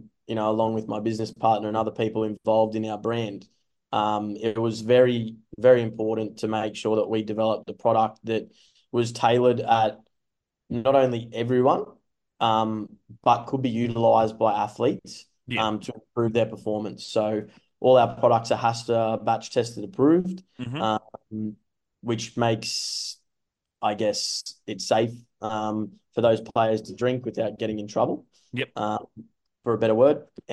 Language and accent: English; Brisbane, Queensland, Australia; I am originally from Brisbane